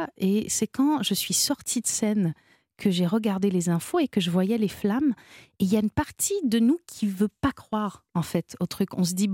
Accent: Canada; Alors, moi, je suis canadienne.

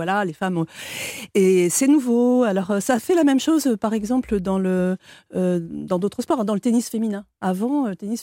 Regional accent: South-West France, France; parce que je suis du Sud-Ouest, moi, j'attends les filles au rugby.

